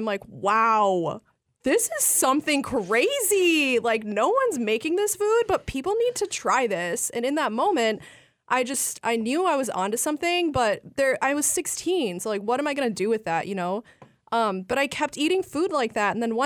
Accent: United States; it's retranslated into the food that I grew up eating in America that made me feel like I was part of the fabric of this culture

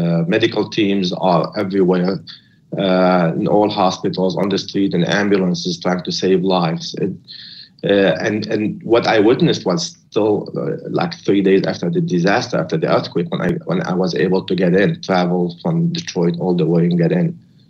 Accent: Hama, Hama Governorate, Syria; moved away as an adult; now in United States; I was born and raised in Syria, in the city of Hama.

